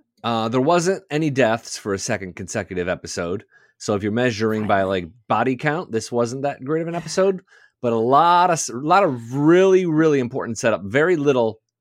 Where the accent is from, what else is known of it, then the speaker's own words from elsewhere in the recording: Detroit, Michigan, United States; I grew up in Detroit. We do not have horse.